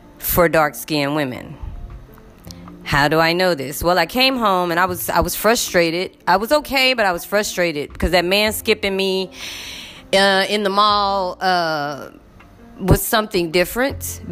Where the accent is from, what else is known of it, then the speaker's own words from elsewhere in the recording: Dallas, Texas, United States; Now, y'all, I'm from Oak Cliff. All we ever do is read between the lines. You learn that growing up in Highland Hills and Oak Cliff.